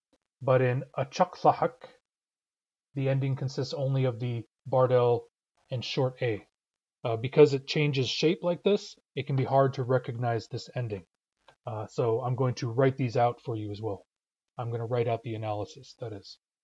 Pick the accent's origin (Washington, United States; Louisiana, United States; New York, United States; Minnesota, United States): Washington, United States; Seattle; I usually say Histakshitlah Si'ah, Histakshitlah Si'ah. I'm from Seattle. Sometimes I say Histakshitlah Pastinat. I'm from the United States.